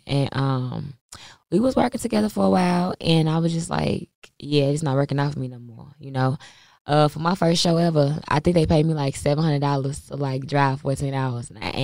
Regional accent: St. Louis, Missouri, United States; I'm from the Lou.

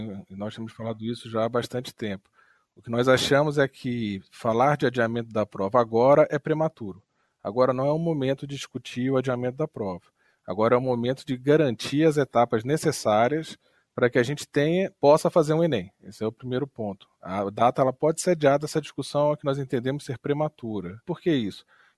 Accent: Brasília, Federal District, Brazil; sou de Brasília

